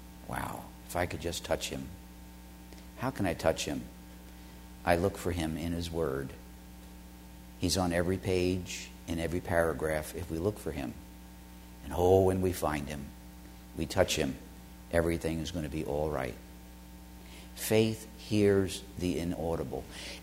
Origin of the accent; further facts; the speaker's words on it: New York City, New York, United States; As I said, I grew up in New York City, and no one ever knocked on my door and told me I needed to be born again.